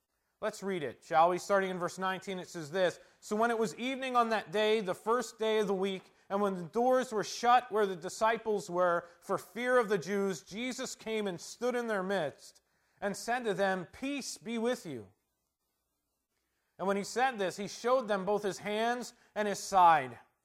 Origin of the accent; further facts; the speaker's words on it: New Jersey, United States; also born or lived in Montana; I grew up in South Jersey, half, and Montana in the other half, but I grew up in both places in an Italian family.